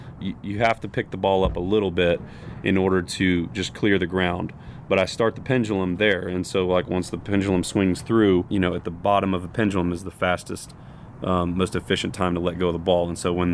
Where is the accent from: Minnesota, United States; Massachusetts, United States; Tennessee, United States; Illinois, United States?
Tennessee, United States; be able to wear the power tee growing up in Tennessee and stuff.